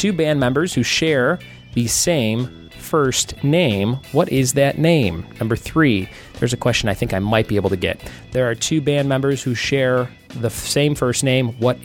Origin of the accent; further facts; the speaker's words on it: Chicago, Illinois, United States; Guys, I'm originally from Chicago, so when people first hear me say certain words, they always go, "What?" And they kind of mock the way I say my long A.